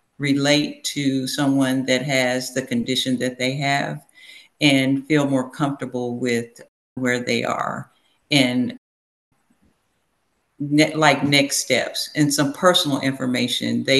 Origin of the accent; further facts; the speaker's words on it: Tulsa, Oklahoma, United States; born there; now in Houston, United States; I am from Houston, Texas, but I was born in Oklahoma, in Tulsa, Oklahoma, went to school in Norman, Oklahoma, then moved to the Dallas area, and now we're settling down in the Houston Metroplex.